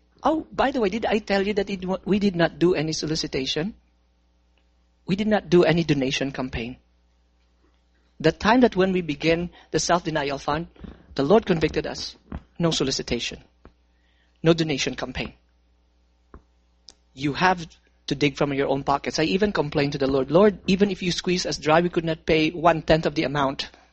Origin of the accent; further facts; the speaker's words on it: Philippines; Manila is the capital of Philippines. And now when we move to my hometown, this is a province. This is a small province